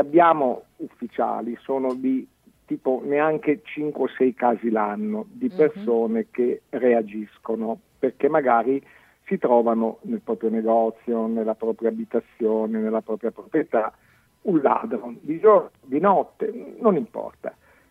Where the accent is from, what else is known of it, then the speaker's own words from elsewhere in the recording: Umbria, Italy; io vengo dall'Umbria